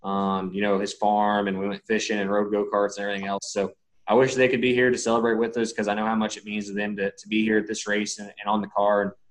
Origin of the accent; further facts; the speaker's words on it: Indiana, United States; growing up, going there all the time, growing up in Indiana.